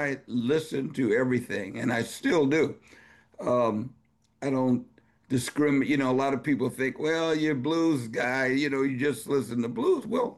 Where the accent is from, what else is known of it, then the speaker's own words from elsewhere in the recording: Los Angeles, California, United States; also born or lived in Chicago; basically, I'm a Chicago native because that's where we lived before I moved to Los Angeles at about the age of five, and I grew up there